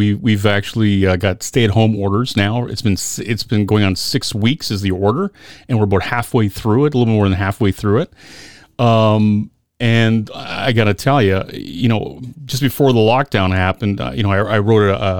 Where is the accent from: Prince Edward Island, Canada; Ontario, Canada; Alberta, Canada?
Ontario, Canada; Amherstburg; my hometown of Amherstburg, Ontario, which is between Lake Erie and the Detroit River, right across from Detroit. And it's very, very, very flat.